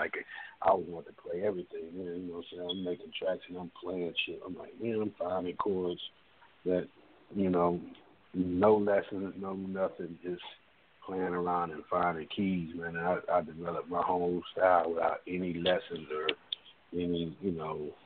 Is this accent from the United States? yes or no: yes; Houston, Texas, United States; because I was from Houston. I went to school in Louisiana